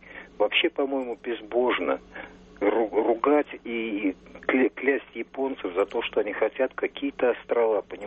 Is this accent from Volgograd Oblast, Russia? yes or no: no; Saratov, Saratov Oblast, Russia; я из Саратова.